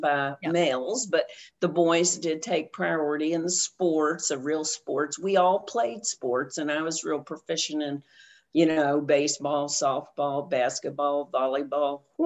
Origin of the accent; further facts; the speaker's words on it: Bardstown, Kentucky, United States; born there; I was born in Kentucky, in Bardstown, Kentucky, and that is the bourbon capital of the world and America's most beautiful little town, actually.